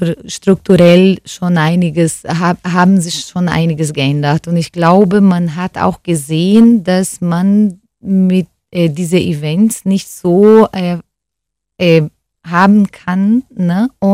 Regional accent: Rio de Janeiro, Brazil; als Carioca, als gebürtiger Rio-Mensch

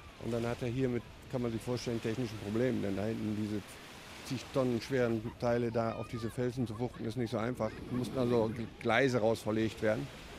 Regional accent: Lower Saxony, Germany; now in San Sebastián, Spain; Wenn man mich fragt, wo ich herkomme, dann sage ich, wir sind die deutschen Basken, weil ich aus Friesland bin.

